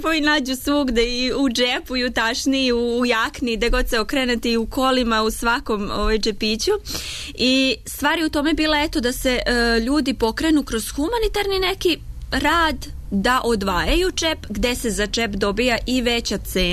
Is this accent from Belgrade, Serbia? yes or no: no; Bački Monoštor, Vojvodina, Serbia; pošto sam ja rodom iz Bačkog Monoštora, to je kod Sombora.